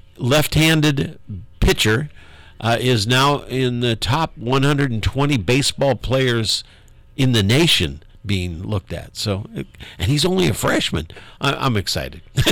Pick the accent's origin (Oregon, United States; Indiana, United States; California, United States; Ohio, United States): Indiana, United States; South Bend; also born or lived in Valparaiso; I grew up in South Bend, Indiana.